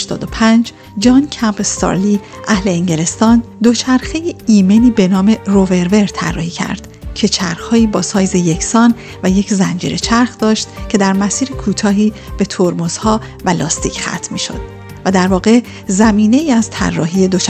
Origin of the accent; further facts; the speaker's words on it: Abadan, Khuzestan, Iran; به عنوان یک آبادانی هرچند بدون لهجه با شما موافقم